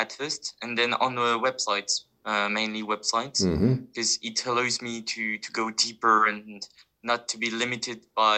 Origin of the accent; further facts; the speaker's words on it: Angers, Pays de la Loire, France; my father and mother have been living there for pretty much all of their lives. So yeah, I'm from Angers.